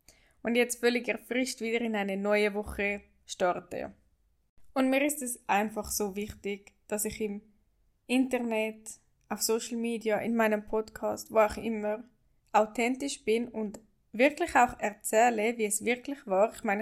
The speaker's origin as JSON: {"language": "German", "country": "Switzerland", "said": "Also ich bin ja aus der Schweiz, wie man hört."}